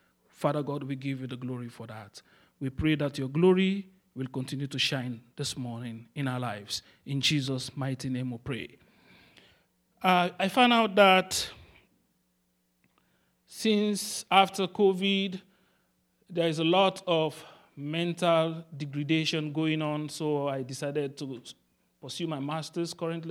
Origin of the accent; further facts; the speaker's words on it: Sierra Leone; So in Africa, we come from Sierra Leone.